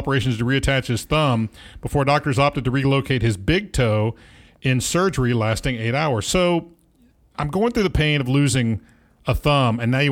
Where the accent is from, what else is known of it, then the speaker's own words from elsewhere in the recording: Australia; accent: Australian; I know, and it's disrupting my Australian accent.